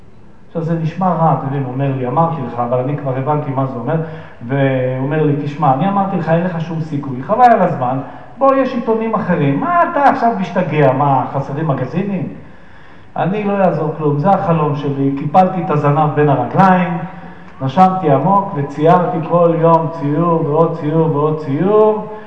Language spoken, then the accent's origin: Hebrew; Holon, Tel Aviv District, Israel; עכשיו, אני גדלתי בחולון, אז נתתי לו את המבט של חולון